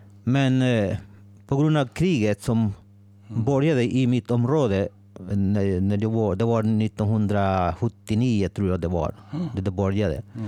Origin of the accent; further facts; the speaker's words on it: El Salvador; Swedish is a second language; now in Sweden; och jag kommer från El Salvador. Ett litet land i Centralamerika. Jag kom till Sverige 1991 med familj